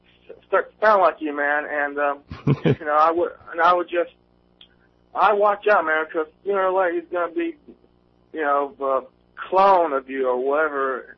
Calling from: Clarksville, Tennessee, United States; I'm calling from Clarksville, man.

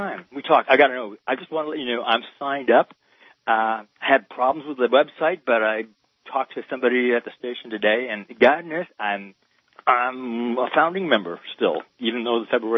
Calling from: Minneapolis, Minnesota, United States; I'm calling from Minneapolis.

